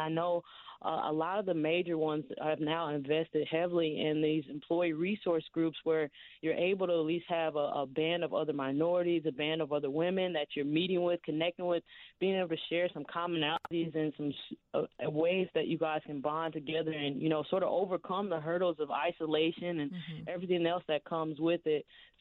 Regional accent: St. Louis, Missouri, United States; now in Chicago, United States; I absolutely love going out to schools, local Chicago schools, and I'm actually from St. Louis.

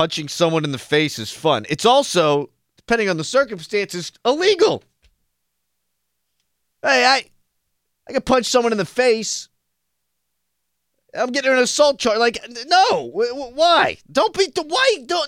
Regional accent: Mount Lebanon, Pennsylvania, United States; I grew up in Mount Lebanon, man.

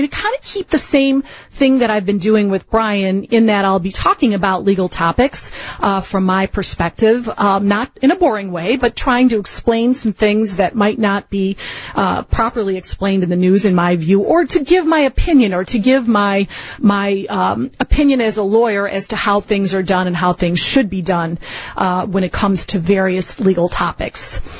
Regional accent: Berwyn, Illinois, United States; I've got people from my hometown in Berwyn listening.

